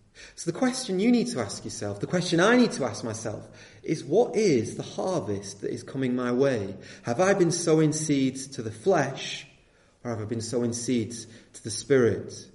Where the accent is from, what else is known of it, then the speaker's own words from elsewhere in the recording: England, United Kingdom; Now, as you can probably tell, I'm not American, but it is interesting, over here in England, we stole a phrase from the Americans